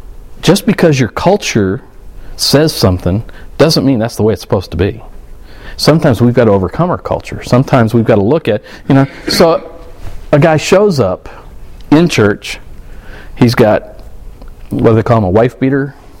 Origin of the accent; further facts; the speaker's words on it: Southern United States, United States; You know, I grew up in the South.